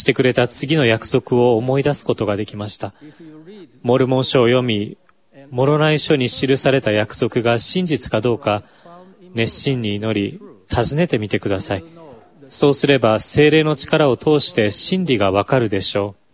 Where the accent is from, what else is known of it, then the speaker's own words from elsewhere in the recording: Matsumoto, Nagano, Japan; 私は日本の長野県松本市で生まれ育ちました。東京オリンピック、長野オリンピックの開催地の近くです。私の故郷はソルトレークシティと地形がよく似ており、美しい山々に囲まれた盆地です。